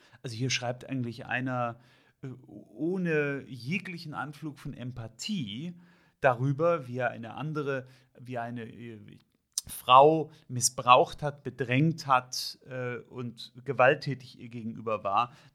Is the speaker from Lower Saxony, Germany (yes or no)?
no; Hamburg, Germany; weil ich ja sagte, ich bin aus Hamburg